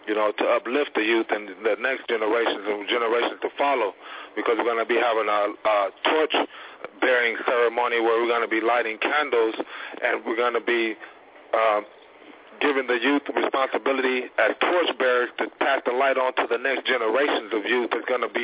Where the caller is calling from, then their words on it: San Diego, California, United States; from San Diego, California.